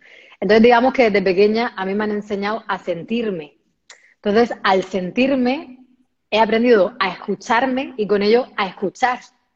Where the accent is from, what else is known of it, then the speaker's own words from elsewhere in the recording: Region of Murcia, Spain; yo soy una manguera, una murciana del sur de España, mitad española, mitad filipina. Entonces, bueno, tuve la suerte de crecer en este paraíso